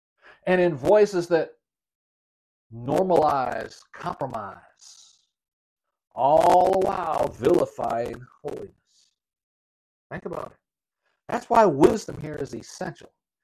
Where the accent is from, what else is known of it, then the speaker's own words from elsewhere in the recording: Michigan, United States; moved away as an adult; I was born and raised in Michigan and lived my entire life there until I joined the Army at age 18.